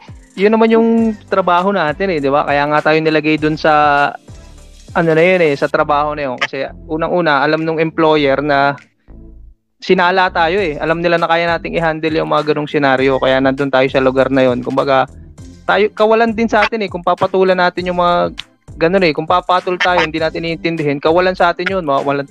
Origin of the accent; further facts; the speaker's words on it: Calabarzon, Philippines; Hmm, taga Cavite talaga ako. Since birth.